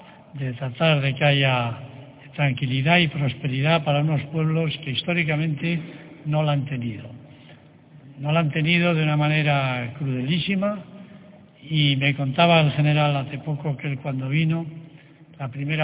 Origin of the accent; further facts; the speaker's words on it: Spain; Yo no sé si aquí hay representantes de otros países, solo somos los españoles.